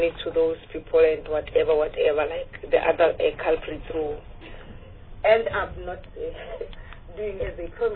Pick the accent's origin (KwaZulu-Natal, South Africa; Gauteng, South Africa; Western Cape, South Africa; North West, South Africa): North West, South Africa; Rustenburg; you know, Rustenburg, it's my hometown. It's my hometown.